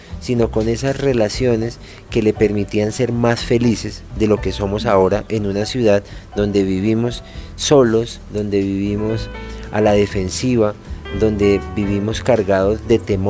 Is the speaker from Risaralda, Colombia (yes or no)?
no; Bogotá, Colombia; En la tienda de los barrios populares, donde yo me crié aquí en Bogotá